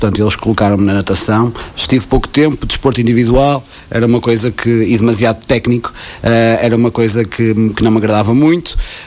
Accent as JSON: {"language": "Portuguese", "region": "Aveiro", "country": "Portugal", "tie": "born or raised there", "said": "eu sou um vareiro, eu venho da praia, venho dos Muris, sou natural dos Muris e passei a grande parte da minha vida na terra, portanto na minha terra, onde sou muito ligado às minhas raízes, à minha família, aos meus amigos"}